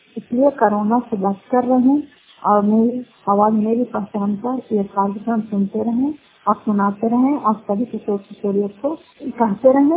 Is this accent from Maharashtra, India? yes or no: no; Bihar, India; पंचायत मकल का जिला नालंदा प्राकृतिक ब्लॉक की निवासी हूँ